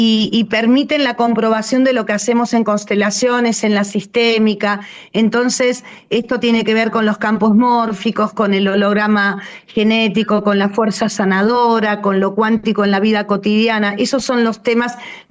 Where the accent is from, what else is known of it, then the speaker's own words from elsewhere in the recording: Buenos Aires, Argentina; soy porteña, pero no vivo en CABA